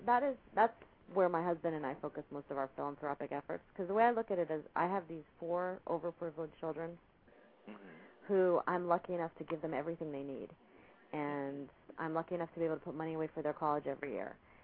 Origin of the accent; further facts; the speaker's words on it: Ridgewood, New Jersey, United States; I grew up in Ridgewood, New Jersey.